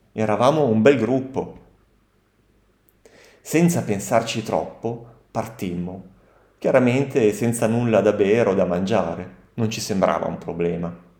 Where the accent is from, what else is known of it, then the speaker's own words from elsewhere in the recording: San Giacomo, Liguria, Italy; sono cresciuto in Liguria, nelle colline sopra Ventimiglia, nella piccola località di San Giacomo, a circa 350 metri sopra il livello del mare.